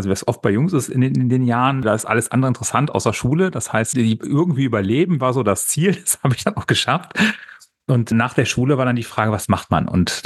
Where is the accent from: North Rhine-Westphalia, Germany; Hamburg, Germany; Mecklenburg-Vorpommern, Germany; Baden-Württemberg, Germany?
North Rhine-Westphalia, Germany; Düren; ich hätte hier in Düren, wo ich herkomme, eine tolle Kanzlei kaufen können.